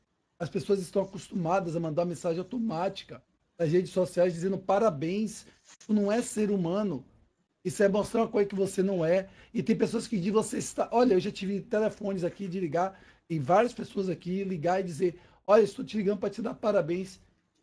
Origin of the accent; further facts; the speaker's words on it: Brazil; nós somos brasileiros, nós somos de uma nação e um país rico em tecnologia, rico em água